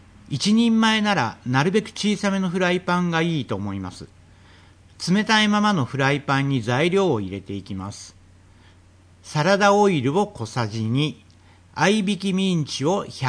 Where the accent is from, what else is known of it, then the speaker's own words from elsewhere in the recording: Kyushu, Japan; 僕は九州出身ですが、ドライカレーといえばキーマカレータイプしか知りませんでした。